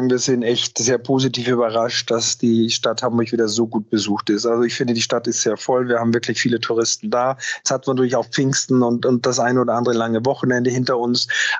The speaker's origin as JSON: {"language": "German", "country": "Austria", "said": "für mich als Österreicher"}